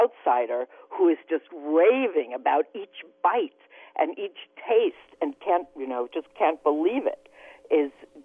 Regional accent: Durham, North Carolina, United States; from Durham, North Carolina

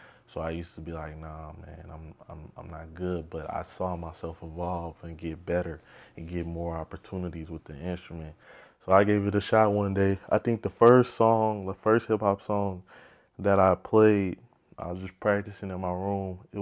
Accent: Chicago, Illinois, United States; I'm from Chicago, Illinois, and I am at my fourth year at Mizzou. I started playing when I was about 5 years old at my church in Chicago.

